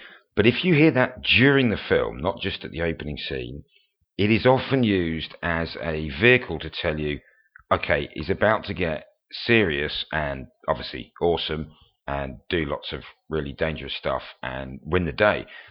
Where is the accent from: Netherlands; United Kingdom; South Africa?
United Kingdom; And obviously, being British